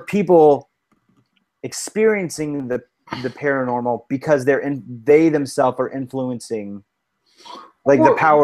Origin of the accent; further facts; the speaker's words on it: Louisiana, United States; So it's kind of ironic that I grew up in South Louisiana, and I never once heard anything about the Myrtle Plantation.